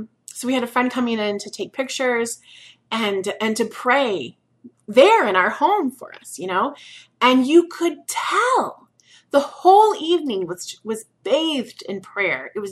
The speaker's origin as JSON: {"language": "English", "town": "Peoria", "region": "Illinois", "country": "United States", "tie": "born or raised there", "said": "I grew up in the Peoria area, and Fulton Sheen was born in the Peoria area, raised in Peoria then."}